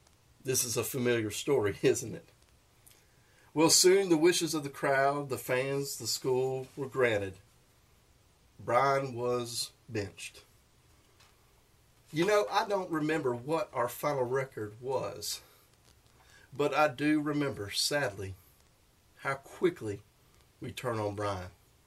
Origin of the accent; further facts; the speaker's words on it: Kernersville, North Carolina, United States; something unusual was happening in Kernersville, North Carolina during the late summer of 1998. This was my hometown, and my senior year of high school at Glenn High School was about to begin.